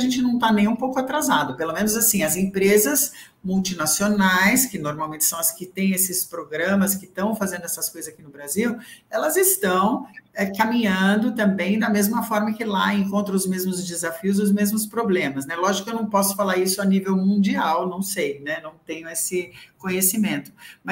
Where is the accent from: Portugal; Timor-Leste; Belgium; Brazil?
Belgium; Eu sou belga, né? Tenho dupla nacionalidade.